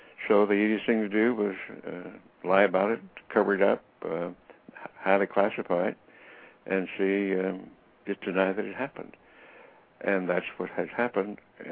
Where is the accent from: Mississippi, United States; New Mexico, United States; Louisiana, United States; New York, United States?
New Mexico, United States; Roswell; since I grew up in the Roswell area.